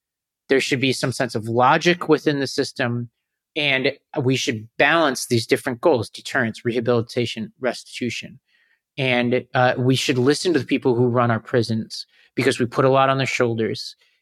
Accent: New York, United States; And then in some places, like my home state of New York, there doesn't seem to be any sense of justice the other way, right?

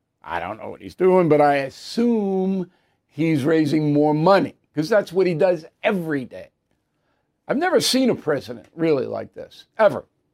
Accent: United States; I'm not a party guy. I'm an American guy.

